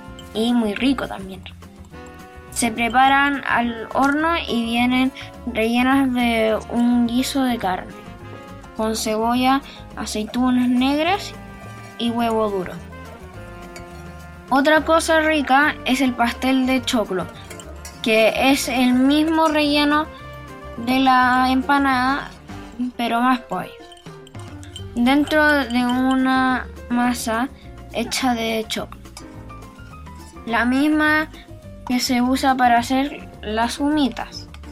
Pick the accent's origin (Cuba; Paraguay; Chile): Chile; Santiago, Santiago Metropolitan Region; Desde Santiago de Chile les quiero hablar de un tema delicioso, las comidas típicas de mi país.